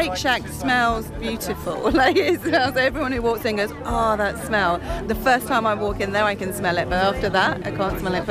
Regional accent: Burwell, East of England, United Kingdom; I am. I'm from Burwell.

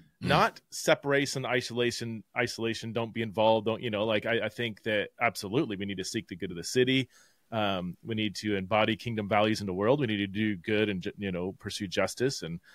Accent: California, United States; now in Boise, United States; I'm in Boise, Idaho. I'm from California, but been here about 10 years.

